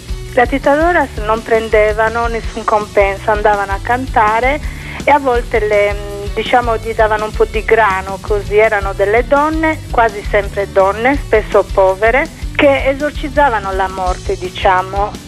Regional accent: Sardinia, Italy; Io vengo dall'Ogliastra, ancora si usa a cantare funerali

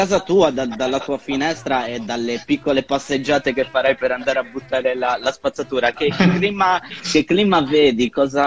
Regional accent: Sardinia, Italy; now in Rome, Italy; Io sono sardo e lavoro per Unica Radio di Cagliari, però io in questo momento vivo, in questo periodo vivo a Roma

